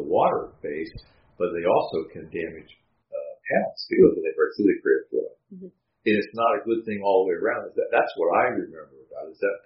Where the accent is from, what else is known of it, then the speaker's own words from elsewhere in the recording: Kentucky, United States; I know what that is because I'm from Kentucky.